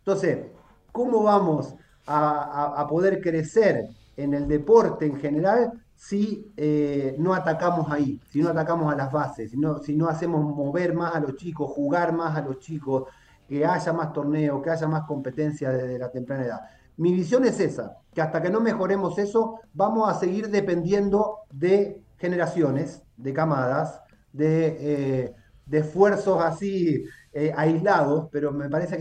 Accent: Ramallo, Buenos Aires Province, Argentina; born there; tengo 52 años y me formé en un club de estos de barrio. Digamos, yo soy nacido en Ramallo, provincia de Buenos Aires.

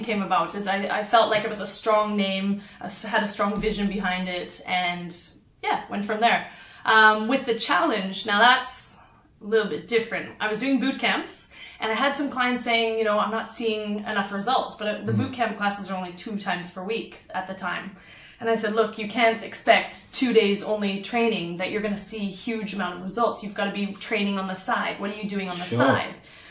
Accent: West Coast, Canada; also born or lived in Australia; now in China; I am from West Coast Canada.

